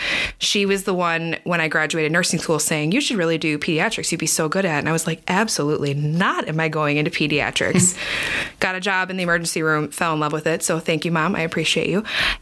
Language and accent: English; Oak Creek, Wisconsin, United States; I'm kind of a local person from here. I grew up in Oak Creek. So I knew the community.